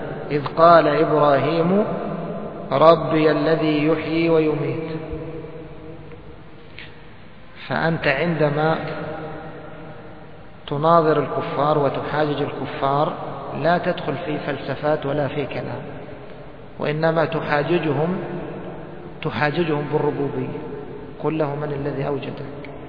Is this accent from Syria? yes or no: no; Egypt; مثل ما بيقولوا عندنا في مصر ما يخر المي